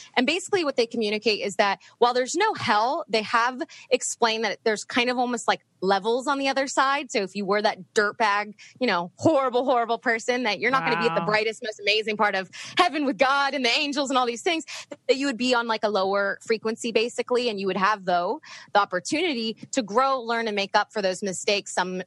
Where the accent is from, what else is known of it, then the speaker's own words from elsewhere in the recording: East Coast, United States; So also it helped moving to the West Coast because I grew up on the East Coast and not as many people were as open to what I do.